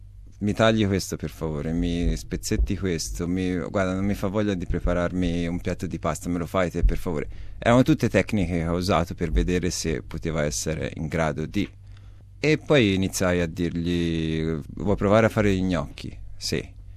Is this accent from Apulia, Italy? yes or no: no; Tuscany, Italy; Io sono naturale, sono italiano, sono toscano, maremmano